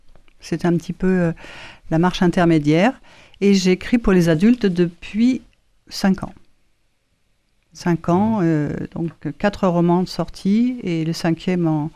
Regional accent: Paris, Île-de-France, France; born there; moved away as an adult; also born or lived in Brittany; now in Landes, France; mes racines à moi sont dans les Hautes-Alpes. Alors oui, bon, pour être plus clair, je suis née à Paris. Et à 20 ans, je suis partie en Bretagne.

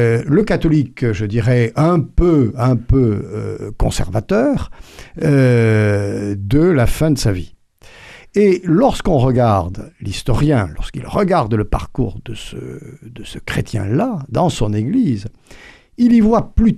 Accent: Bordeaux, Nouvelle-Aquitaine, France; born there; also born or lived in Pau; Je suis né à Bordeaux et mes racines ont été au fil de mon histoire personnelle paloise.

